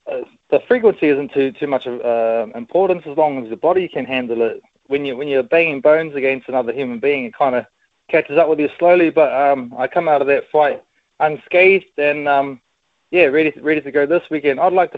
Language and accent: English; Ahiri, Northland, New Zealand; I grew up in a place called Ahiri, inland from Opononi or Waitangi, so in the centre of the far north-ish.